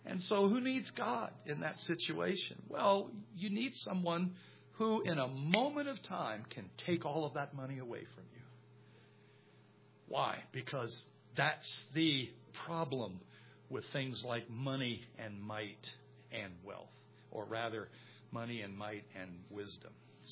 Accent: South Carolina, United States; By the way, I'm from South Carolina, and we had an agricultural school called Clemson University.

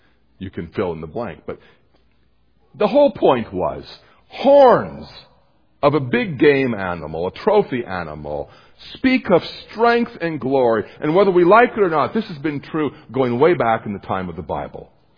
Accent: Montana, United States; I grew up in Montana, and I grew up in a home where my father was a logger

